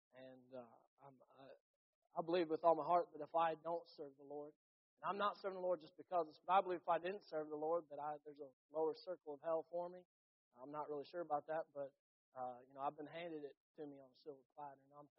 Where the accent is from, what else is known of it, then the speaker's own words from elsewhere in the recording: United States; I'm nobody, but I'm an American who grew up in America.